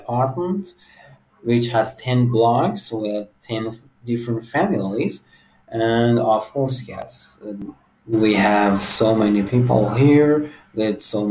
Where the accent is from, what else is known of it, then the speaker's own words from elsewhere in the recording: Iran; I'm from Iran, and I can say we live in an international house.